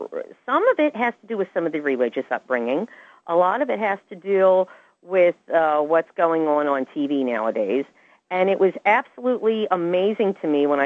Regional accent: Levittown, Pennsylvania, United States; She happened to have been the very first owner of the house that I grew up in Levittown, PA.

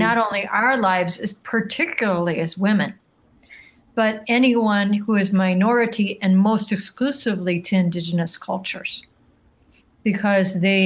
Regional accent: Michigan, United States; and since I'm from Michigan, you know, there's a lot of, we don't even realize how much of our rivers, our roads, our cities are named after indigenous words.

